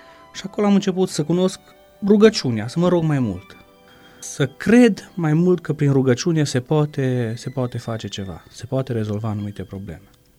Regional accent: Hida, Sălaj County, Romania; now in Zalău, Romania; M-am născut în localitatea Hida, loc unde am copilărit până în 1998, când am părăsit localitatea pentru școală, iar ulterior pentru serviciu aici la Zalău.

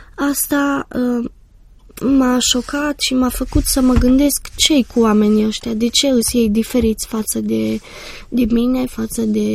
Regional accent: Cluj, Cluj County, Romania; Am crescut în Cluj. Am crescut într-o familie obișnuită, un copil obișnuit.

